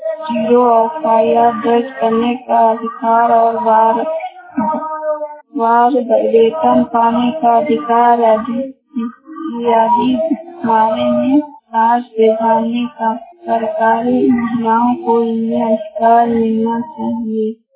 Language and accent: Hindi; Masaura, Bihar, India; खड़गांव अगर है, मैं मसौरा पंचायत से हूँ।